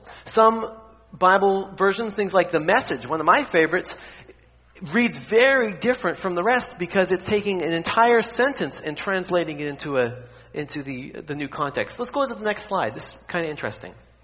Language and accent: English; Canada; I grew up in Canada, and so we would learn French.